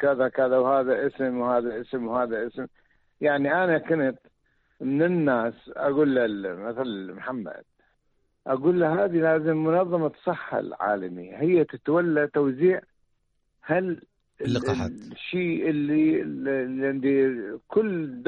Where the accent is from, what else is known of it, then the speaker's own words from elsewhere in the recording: Jordan; عندنا بالأردن حقيقة عملوا برنامج جدا جدا